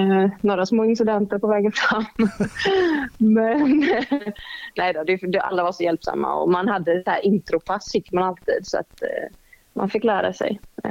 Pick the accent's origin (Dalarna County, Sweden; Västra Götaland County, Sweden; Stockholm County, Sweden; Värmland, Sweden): Västra Götaland County, Sweden; Gothenburg; jag spelade mycket för att jag var från Göteborg